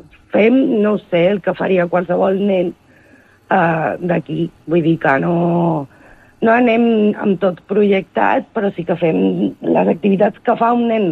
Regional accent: Andalusia, Spain; anar a veure tota la meva família, perquè jo soc d'Andalusia

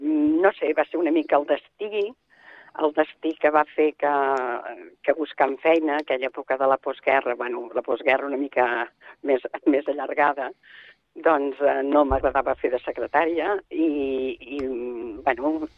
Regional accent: El Soleràs, Catalonia, Spain; I nosaltres venim de pagès. Som del Soleràs.

